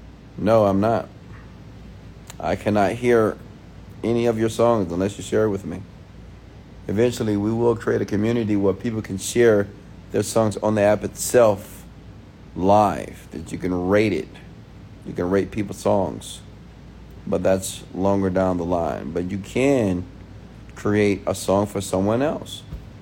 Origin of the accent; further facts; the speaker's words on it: Houston, Texas, United States; now in Medellin, Colombia; I'm from Houston, Texas, but I'm currently in Medellin, Colombia.